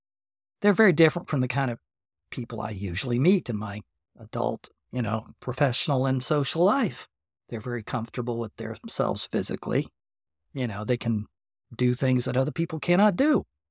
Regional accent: Gainesville, United States; And the two novels I wrote, you know, in my youth, they were set here in Gainesville, my hometown.

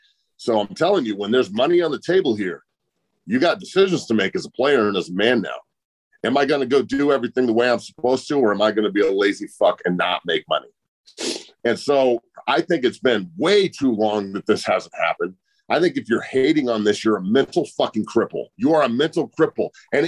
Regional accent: Boulder, Colorado, United States; I'm from Boulder too.

